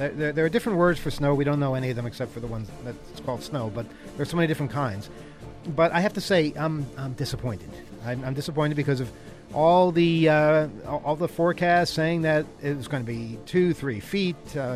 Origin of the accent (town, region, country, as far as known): United States